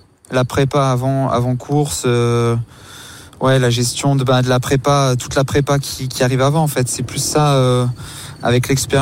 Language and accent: French; France; En tant que Français, c'est vrai que la concurrence est rude.